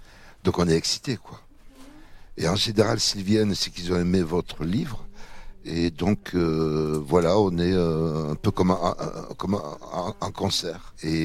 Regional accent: Algeria; Et c'est une famille algérienne et je suis algérien.

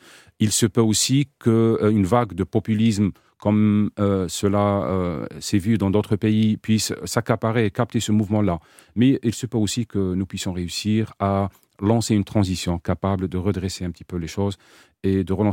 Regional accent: Algeria; Et le souci pour moi en tant qu'Algérien

